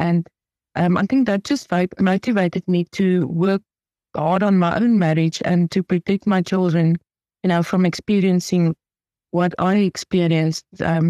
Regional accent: Pretoria, Gauteng, South Africa; moved away as an adult; now in Namibia; I'm now got a Namibian citizen, but I was born in South Africa, in Pretoria, in 1973. So, yeah, I am 50 years old. And I stayed in South Africa for 22 years, actually in the same house. I got married when I was almost 23, and then I moved to Namibia.

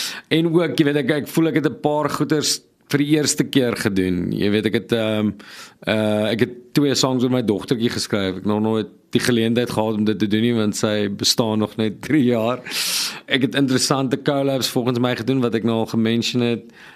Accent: Bellville, Western Cape, South Africa; ek het in Suburbia groot geword in Bellville, die noordelike voorstede van Kaapstad

